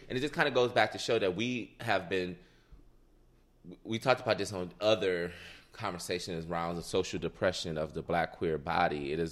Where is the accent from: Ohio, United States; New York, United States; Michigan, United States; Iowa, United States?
Michigan, United States; Detroit; Like, growing up in Detroit, I can't think of any real sexy relationship that was like a, you know, that I would look up to.